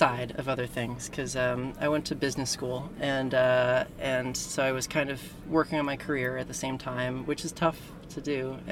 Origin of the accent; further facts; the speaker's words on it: California, United States; I'm originally from the Bay Area.